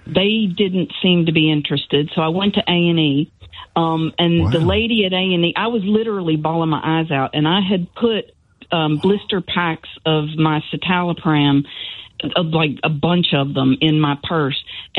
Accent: Kentucky, United States; Kentucky.

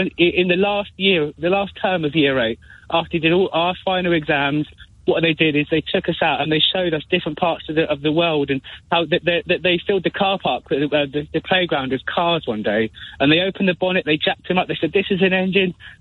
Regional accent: Canning Town, London, United Kingdom; I grew up in Canning Town in East London in the late 90s and 2000s

